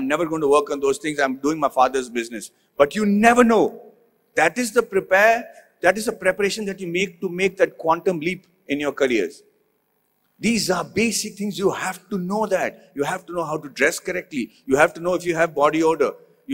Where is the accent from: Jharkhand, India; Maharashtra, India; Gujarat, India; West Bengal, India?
Jharkhand, India; Jamshedpur; Because I am from Jamshedpur, from the Tata steel town.